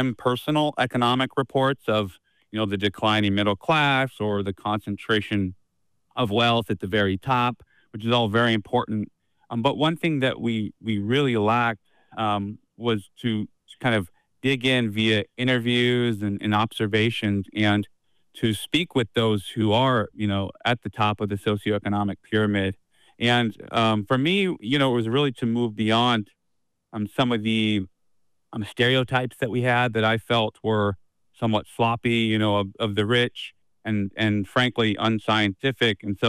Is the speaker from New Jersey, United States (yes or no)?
no; Wyoming, United States; born there; You know, I was born in Wyoming, and I've long been fascinated just with how the Rocky Mountain West in general is growing and changing.